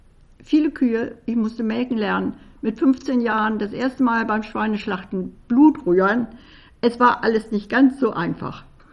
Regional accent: Dorfmark, Lower Saxony, Germany; born there; denn ich bin ja in Dorfmark geboren

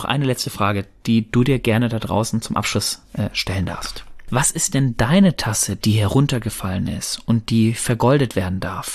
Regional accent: North Rhine-Westphalia, Germany; Ich komme ja ursprünglich aus dem Pott, aber ich krieg das hin.

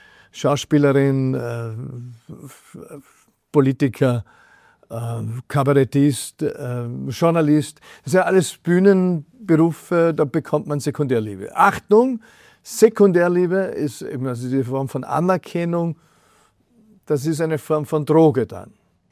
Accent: Austria; Und dann sitze ich in den USA oder sitze in Asien und dann sagen sie, woher kommst du? Und dann sagst du, Österreich

